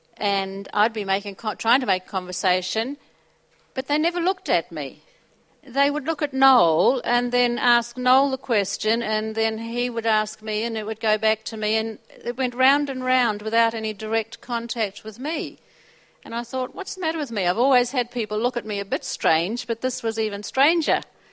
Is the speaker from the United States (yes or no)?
no; Sydney, New South Wales, Australia; born there; because I was born in Sydney